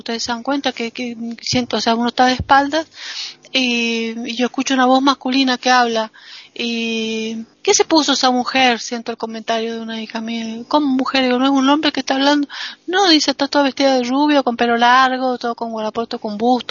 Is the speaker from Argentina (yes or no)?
yes; Argentina; Bueno, en mi país las cosas cambiaron muchísimo desde que hace 10 años se aceptó el matrimonio igualitario como ley. Entonces, acá desde el año 2010 en la Argentina